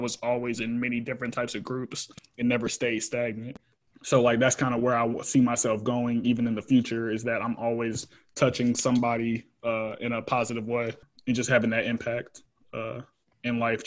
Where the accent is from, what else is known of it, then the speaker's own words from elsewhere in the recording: Homewood, Illinois, United States; So for my upbringing, I grew up in the Chicagoland area.